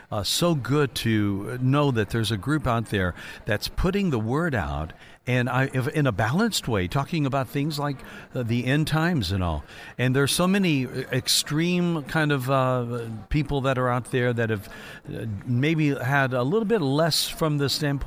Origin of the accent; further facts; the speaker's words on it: Evansville, Indiana, United States; moved away; I think I've only been to Fort Wayne one time. I'm from Evansville, Indiana.